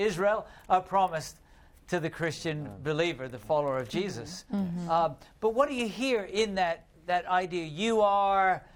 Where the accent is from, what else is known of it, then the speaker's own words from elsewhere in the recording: United Kingdom; I know I'm British